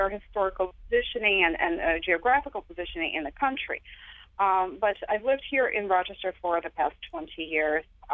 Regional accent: Lviv, Lviv Oblast, Ukraine; English is a second language; I am from Lviv, which is a Ukrainian city in western Ukraine. It's closer to Polish border. It is a very pro-Ukrainian part of the country.

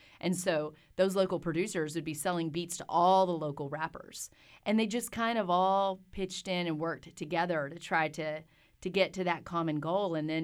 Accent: Mexia, Texas, United States; I consider Mejia a footloose town. All the churches got together, and they decided they did not want MTV to come to our television, our cable network.

